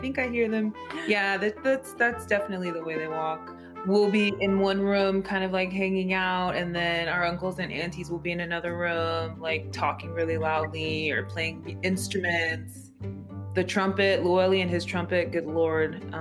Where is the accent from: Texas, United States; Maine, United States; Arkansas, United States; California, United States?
California, United States; San Francisco; 14 University Street. That's the home that we grew up in San Francisco.